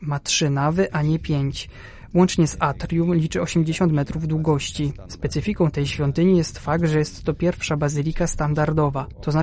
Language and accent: Polish; Ukraine; Jednak my, Ukraińcy, wiemy, że wciąż żyjemy, a nasz kraj nadal istnieje